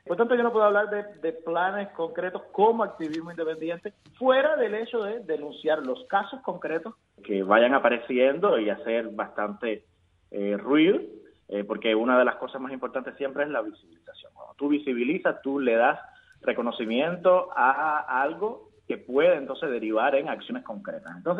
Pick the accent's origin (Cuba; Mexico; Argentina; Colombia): Cuba; también para lo colectivo como pueblo cubano, es que nosotros también estamos ahí y estamos puestos también para la libertad de nuestro país